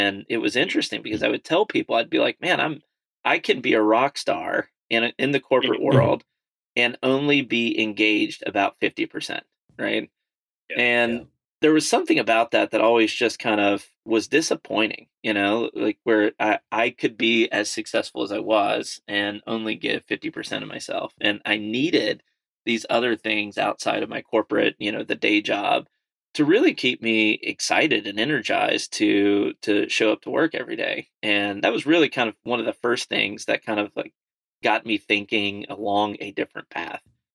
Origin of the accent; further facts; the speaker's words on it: Berea, Kentucky, United States; And I grew up in Berea, Kentucky. So, South Central Kentucky.